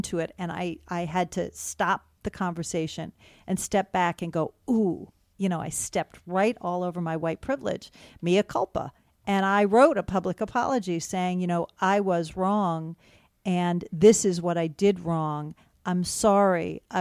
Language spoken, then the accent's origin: English; Ithaca, New York, United States; I grew up in Ithaca, New York. You know, it's a really weird place. I grew up in a pretty affluent neighborhood.